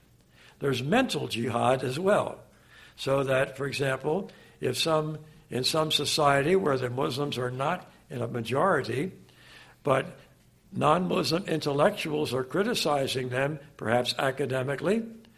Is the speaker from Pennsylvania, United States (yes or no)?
yes; Philadelphia, Pennsylvania, United States; In the city of Philadelphia, my hometown